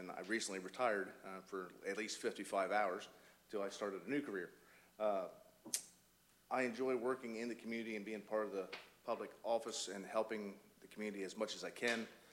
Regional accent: Delaware, United States; I've been born and raised in Sussex County for 51 years now.

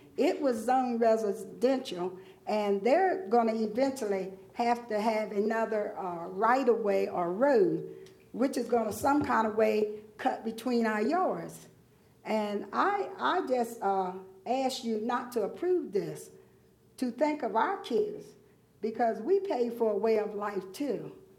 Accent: Georgetown, United States; I grew up in Georgetown. This man is not from Georgetown. He's from Pennsylvania. I was born and raised in this town, and I love Georgetown.

